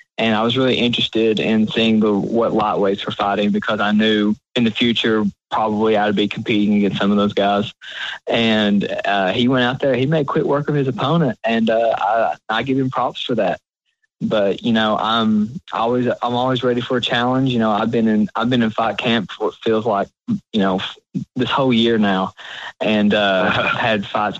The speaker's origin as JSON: {"language": "English", "town": "Jellicoe", "region": "Tennessee", "country": "United States", "said": "I'm from Jellicoe, Tennessee. I started training actually with Tim Kitts in Knoxville, Tennessee when I first started."}